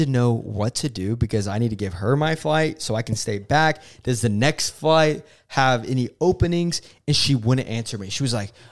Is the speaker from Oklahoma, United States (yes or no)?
yes; Oklahoma, United States; I was like, no way. I'm from Oklahoma too.